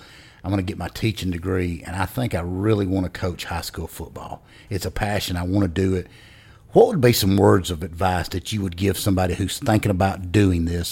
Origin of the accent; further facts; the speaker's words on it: United States; I grew up in Lauderdale County. I know Central very well.